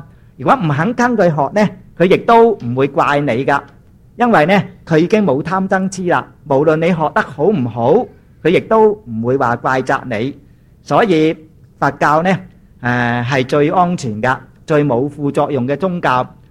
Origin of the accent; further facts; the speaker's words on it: Hong Kong; 其实泰国人都唔叫佢做四面佛㗎，系我哋香港人叫㗎啫。